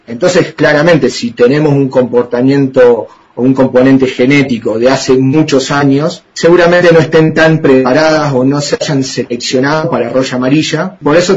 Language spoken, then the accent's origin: Spanish; Uruguay; yo particularmente que vengo de Uruguay, he escuchado mucho en Argentina